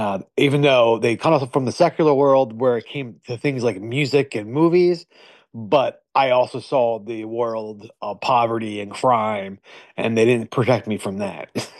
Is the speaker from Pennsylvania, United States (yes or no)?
yes; Philadelphia, Pennsylvania, United States; I grew up in the Kensington section of Philadelphia that's known for crime and drug abuse and poverty. I live now in the suburbs with my wife